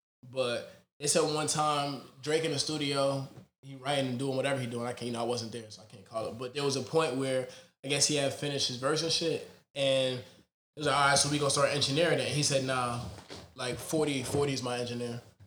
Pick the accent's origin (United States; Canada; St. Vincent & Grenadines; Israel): St. Vincent & Grenadines; So I'm really Caribbean. Like, so I'm from St. Vincent and Grenadines.